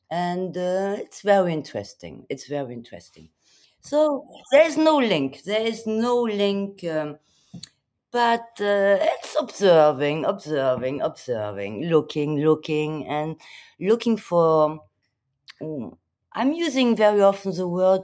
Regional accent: Paris, Île-de-France, France; I grew up in Paris, starting 1 year old

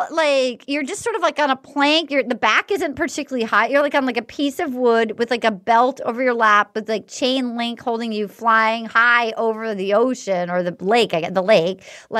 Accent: New England, United States; But I don't open up a lot. So I get it. I'm from New England. My family didn't discuss feelings much.

